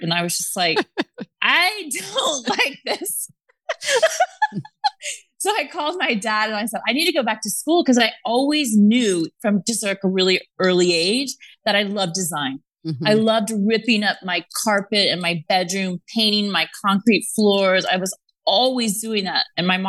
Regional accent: Texas, United States; also born or lived in Japan / Singapore; So I was born in Japan and then we moved to Singapore, which I think really had an important impact on my design aesthetic. And then we moved to Texas, which is like the complete opposite.

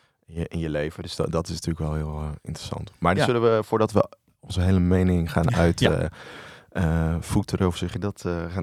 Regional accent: Barneveld, Gelderland, Netherlands; Nou, ik werk sinds kort in een museum in Barneveld, waar ik vandaan kom, oorspronkelijk.

